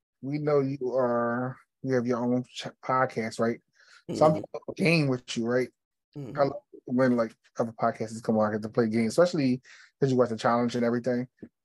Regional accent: Philadelphia, Pennsylvania, United States; Well, I'm just in Philadelphia. I'm from Philadelphia, so like I'm just a Phillies

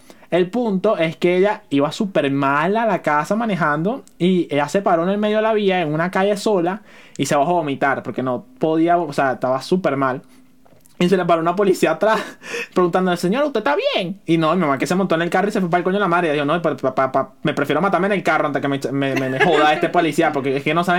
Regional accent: Turmero, Aragua, Venezuela; porque yo no soy de Maracay, yo soy de Turmero. ¿Sabes? Uno dice de Maracay, porque ajá.

